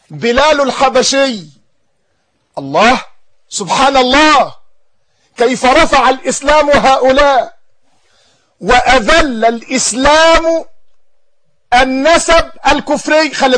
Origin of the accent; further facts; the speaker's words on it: Egypt; تقول لي أنا مصري، ما أنا مصري